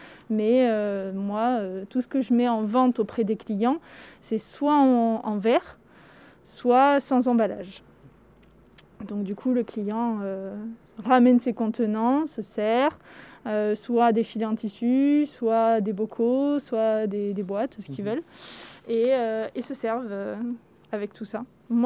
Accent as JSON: {"language": "French", "town": "Bordeaux", "region": "Nouvelle-Aquitaine", "country": "France", "tie": "born or raised there", "said": "je viens de Bordeaux. J'ai vécu 27 ans à Bordeaux, je suis née là-bas."}